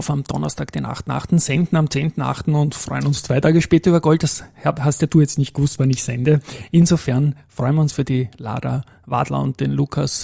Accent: Lower Austria, Austria; Ich bin Niederösterreicher, ja. Wohne in Baden

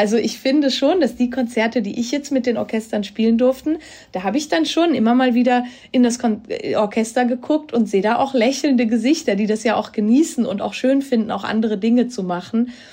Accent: Switzerland; auch als Schweizerin immer wieder zurückkommen darf

